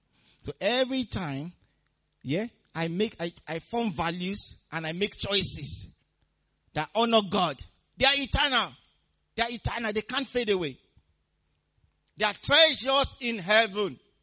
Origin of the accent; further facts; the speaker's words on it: Nigeria; When I was growing up in Nigeria, I could never talk like this. Because we had sunshine all the time.